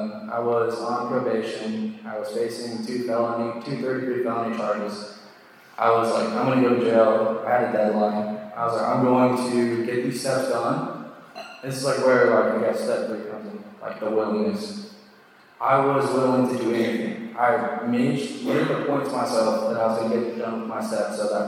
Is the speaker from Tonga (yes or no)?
no; Salt Lake City, Utah, United States; Like, I grew up, I'm from Salt Lake City, Utah. Like a lot of Mormons, I was raised Mormon